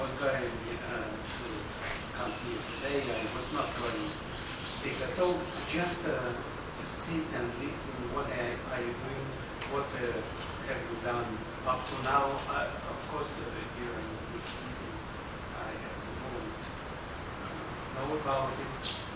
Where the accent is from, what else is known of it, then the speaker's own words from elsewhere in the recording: Siberia, Russia; English is a second language; from Russia, from the coldest part of Russia, from Siberia.